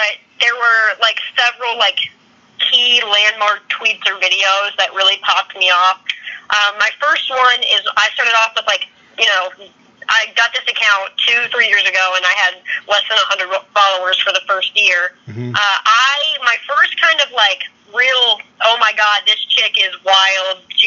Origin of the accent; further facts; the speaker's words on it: Winston-Salem, North Carolina, United States; I'm from the Winston-Salem area.